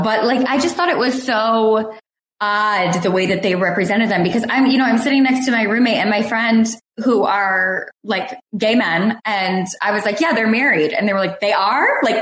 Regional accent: Detroit, Michigan, United States; I'm from Detroit. I'm from Metro Detroit.

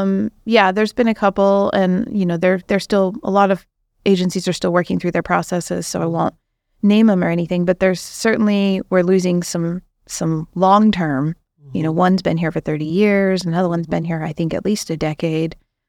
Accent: Pacific Northwest, United States; born there; And so I named it Pineview Cottage because I was born on Pine Street here.

